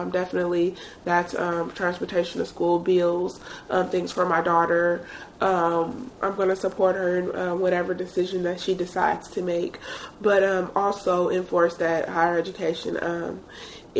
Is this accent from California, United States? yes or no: yes; Oakland, California, United States; I grew up in Oakland, and I'm from Oakland, and I go to Holy Names University.